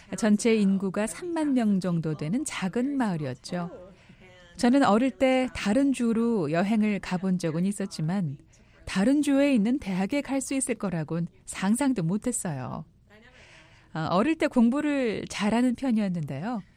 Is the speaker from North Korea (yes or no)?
no; Cambodia; Korean is a second language; 저의 고향 캄보디아에 아직도 지뢰가 많고 또 지뢰로 인해 희생되는 사람들이 아주 많았기 때문에 특별히 관심이 많았죠.